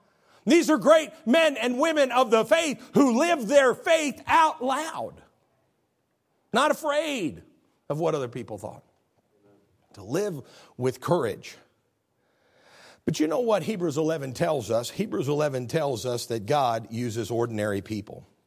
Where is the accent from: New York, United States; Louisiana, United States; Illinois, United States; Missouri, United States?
Illinois, United States; I was from the Midwest. I'm from Illinois.